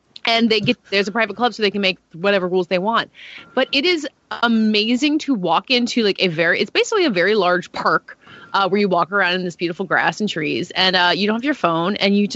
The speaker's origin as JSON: {"language": "English", "town": "Aiken", "region": "South Carolina", "country": "United States", "said": "I am from Aiken, South Carolina, which is just across the Savannah River from Augusta, Georgia"}